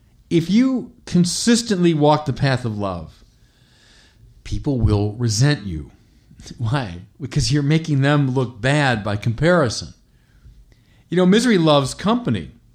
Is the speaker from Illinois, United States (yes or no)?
yes; Chicago, Illinois, United States; the greatest racism he faced anywhere in the country was right in my hometown of Chicago.